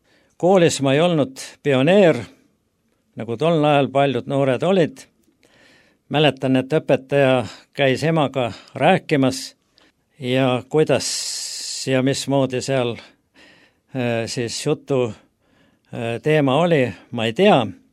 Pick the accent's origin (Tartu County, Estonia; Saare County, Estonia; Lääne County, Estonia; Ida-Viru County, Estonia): Lääne County, Estonia; Olen pärit Läänemaalt ja sündinud siis 24. augustil 1943 on minu sünniaeg.